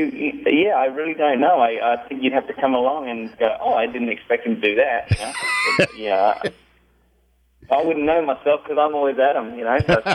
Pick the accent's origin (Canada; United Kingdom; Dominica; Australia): Australia; now in United States; I grew up in Australia, and most Australians live on the coast, so the first half of my life I lived right next to the water